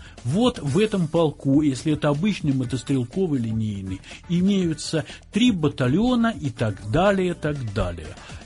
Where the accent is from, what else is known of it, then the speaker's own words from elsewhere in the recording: Zabaykalsky Krai, Russia; also born or lived in Kamianets-Podilskyi, Ukraine; И незамедлительно вслед за чем меня увезли в Забайкалье. И рос я там.